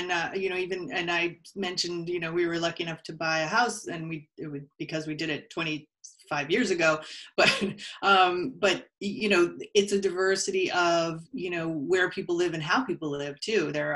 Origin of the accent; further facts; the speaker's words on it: Hawaii, United States; also born or lived in New York / Minneapolis; now in Los Angeles, United States; I was born in New York, and then we actually moved to Hawaii, and I grew up on Maui.